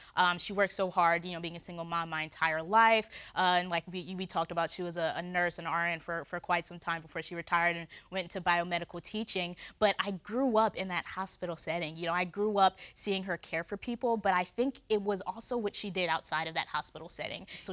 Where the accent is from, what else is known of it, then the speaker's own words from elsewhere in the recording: Delaware, United States; Yeah, so I'm from Delaware, the greatest state. I may be biased, we're small but mighty.